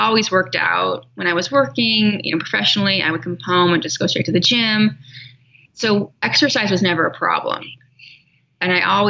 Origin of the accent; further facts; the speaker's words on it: California, United States; I grew up in California where I was pretty athletic, you know, always outside.